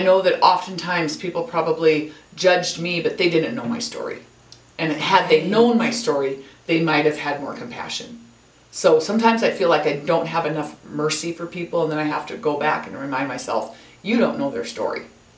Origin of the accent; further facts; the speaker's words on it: Spokane, Washington, United States; I'm from Spokane, Washington. I'm married with children and grandchildren